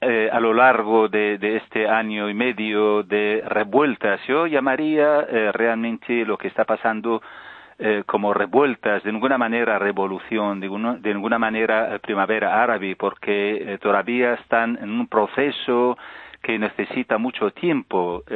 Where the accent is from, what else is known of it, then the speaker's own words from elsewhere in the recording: Iraq; El caso de mi país de origen, Irak.